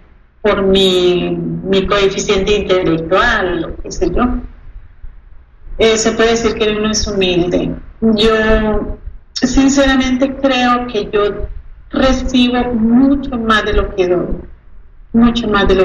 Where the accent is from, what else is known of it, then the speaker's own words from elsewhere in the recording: Medellín, Antioquia, Colombia; O sea, para mí, Antioquia, Medellín, es de lo mejor que hay.